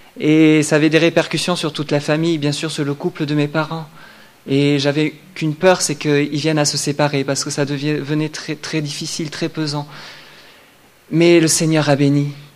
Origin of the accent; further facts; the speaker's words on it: Brive-la-Gaillarde, Nouvelle-Aquitaine, France; je viens de Brive. J'ai grandi dans une famille chrétienne